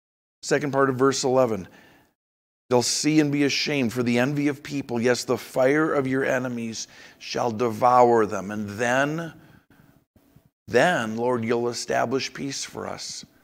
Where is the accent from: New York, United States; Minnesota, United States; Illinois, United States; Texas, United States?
Minnesota, United States; Minneapolis; Was in the Twin Cities over the weekend, my hometown, towns, I guess, Minneapolis, St. Paul